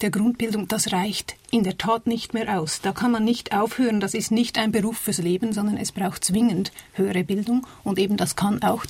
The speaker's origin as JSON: {"language": "German", "country": "United States", "said": "Ich bin selber Amerikanerin."}